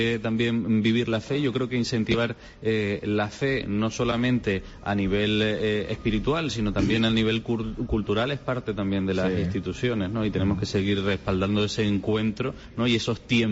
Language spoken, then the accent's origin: Spanish; Valle San Lorenzo, Canary Islands, Spain; Es que miro al párroco porque es que yo soy de Valle San Lorenzo.